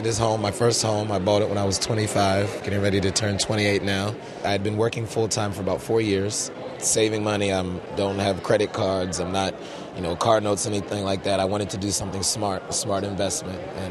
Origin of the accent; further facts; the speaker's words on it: New Carrollton, Maryland, United States; I'm from New Carrollton, Maryland.